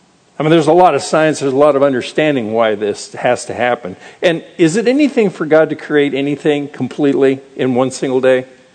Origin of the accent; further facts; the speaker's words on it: Arizona, United States; I remember growing up in Arizona in the 50s and 60s and had acne